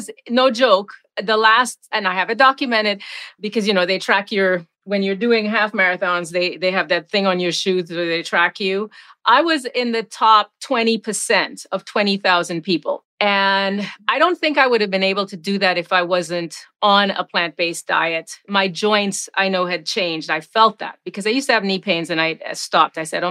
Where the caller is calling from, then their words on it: Florida, United States; I'm in South Florida.